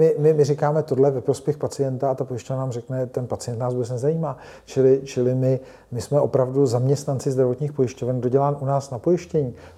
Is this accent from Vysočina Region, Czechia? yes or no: yes; Vysočina Region, Czechia; přece úplně jiný potřeby máte u nás na Vysočině